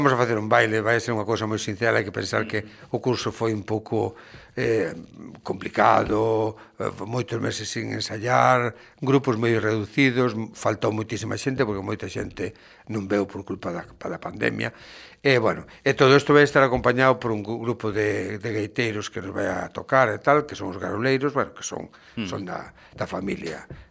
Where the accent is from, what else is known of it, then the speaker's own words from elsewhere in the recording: Muros, Galicia, Spain; porque realmente son do Concello de Muros